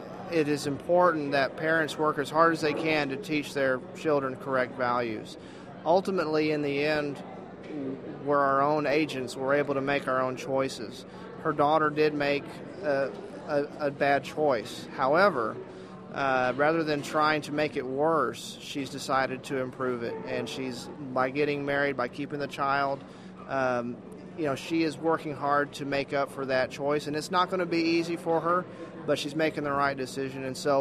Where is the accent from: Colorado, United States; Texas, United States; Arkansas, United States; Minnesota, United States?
Texas, United States; Granbury; Well, we're from Granbury, Texas. We're just southwest of Fort Worth, and what's great about it is that it's in Texas, and that's the most important thing.